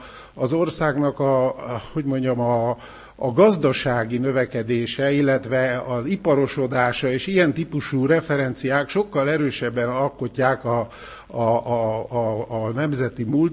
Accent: Hungary; Én nagyon jól tudtam, hogy én magyar vagyok

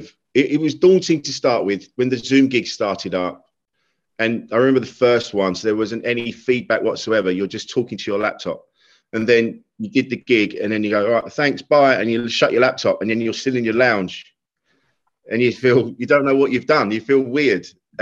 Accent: South East England, United Kingdom; I'm like, I was a man from Kent just talking in a dark room.

